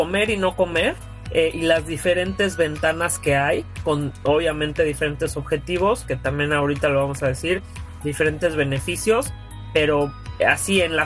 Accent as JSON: {"language": "Spanish", "region": "Mexico City", "country": "Mexico", "lives_now": "Houston, United States", "said": "Soy una mujer de la Ciudad de México que vive en Houston."}